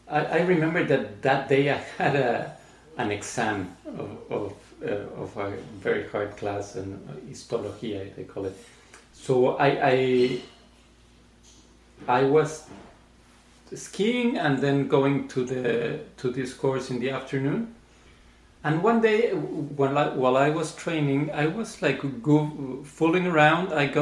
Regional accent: Mexico City, Mexico; So we grew up in Mexico City

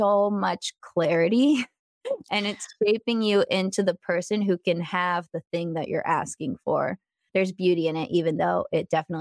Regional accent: San Diego, California, United States; also born or lived in Columbus, Ohio; I'm from San Diego, so it's like a desert. And I ended up randomly moving to Columbus, Ohio in the summer

